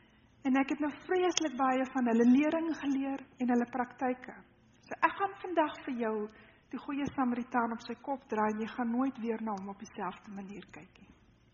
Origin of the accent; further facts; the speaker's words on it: Namibia; Ek is dus Namibier, ek kom uit Suidwes-Afrika uit.